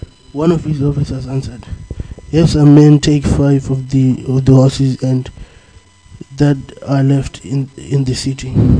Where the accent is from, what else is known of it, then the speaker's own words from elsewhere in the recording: Dublin, Leinster, Ireland; I'm from Dublin.